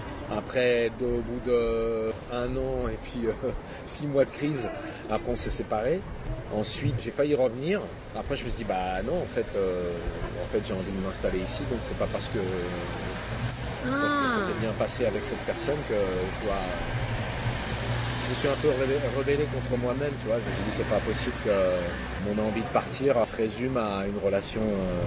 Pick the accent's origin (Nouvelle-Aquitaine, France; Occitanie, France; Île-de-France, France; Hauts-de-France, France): Île-de-France, France; Paris; born there; moi je suis né à Paris et je suis culture française